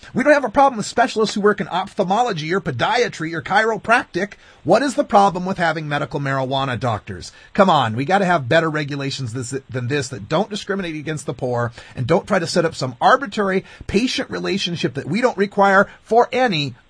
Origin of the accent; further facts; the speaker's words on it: Idaho, United States; I'm originally from Idaho, right? We got a big hunter and gun culture there in Idaho.